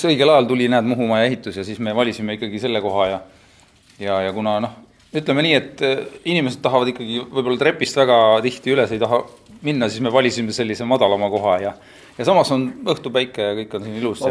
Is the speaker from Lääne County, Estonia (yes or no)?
no; Muhu, Saare County, Estonia; mina olen Muhust ja abikaasa on Võrust